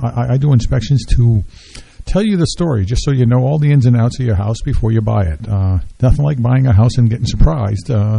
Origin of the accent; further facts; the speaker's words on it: Boston, Massachusetts, United States; I grew up in Boston as a child. I mean, I was born in Boston, and I lived in a house with my grandfather and grandmother downstairs and my other grandparents around the corner.